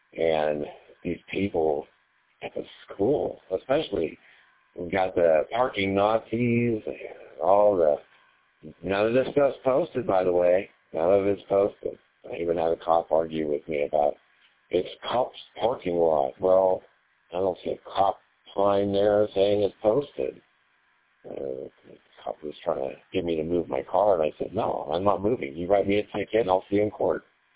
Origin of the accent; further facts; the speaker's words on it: California, United States; moved away as an adult; I'm not from around up here. This is not my hometown. I'm originally from California, Ventura County, Los Angeles area. Yeah, that's my stomping grounds. This is definitely not my stomping grounds. I came out here when I was 43 years old